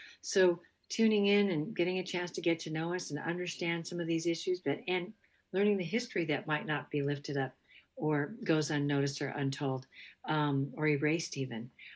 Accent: Seattle, Washington, United States; Well, I'm Japanese American, Yonsei, fourth generation, and certainly from the Northwest, born and raised in Seattle

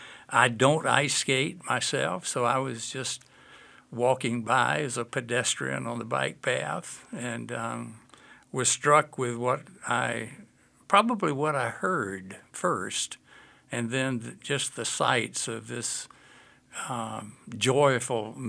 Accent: Georgia, United States; I'm from Georgia originally, which is where my accent comes from.

